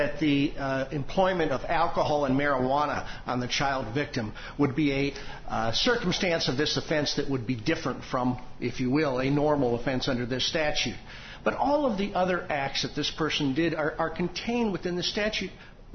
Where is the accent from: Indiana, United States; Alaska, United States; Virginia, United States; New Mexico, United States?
Indiana, United States; Indianapolis; I'm an attorney from Indianapolis, Indiana.